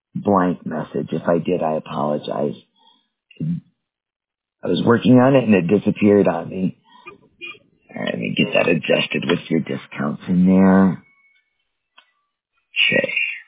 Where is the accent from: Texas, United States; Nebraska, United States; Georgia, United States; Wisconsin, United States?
Wisconsin, United States; I grew up in Wisconsin, so I should know.